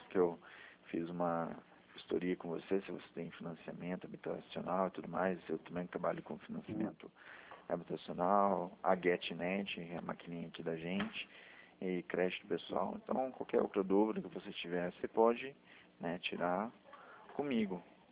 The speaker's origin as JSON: {"language": "Portuguese", "region": "Paraná", "country": "Brazil", "said": "eu sou do Paraná."}